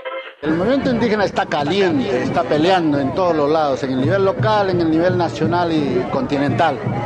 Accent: Peru; yo soy peruano. Yo represento a una organización de los pueblos andinos, la CAOI

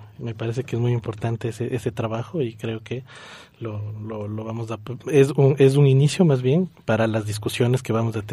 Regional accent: Ecuador; vengo desde Ecuador

